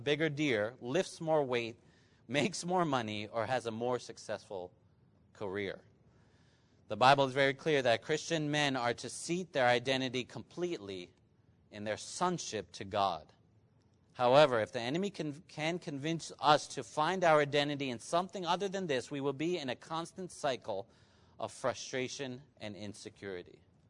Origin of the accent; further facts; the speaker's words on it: Alabama, United States; I grew up in Alabama, in that state. College football is crazy.